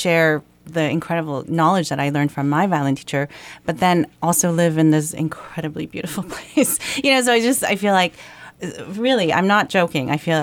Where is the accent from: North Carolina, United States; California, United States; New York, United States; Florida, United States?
New York, United States; New York City; And part of it is growing up in New York City mostly, growing up with two different cultures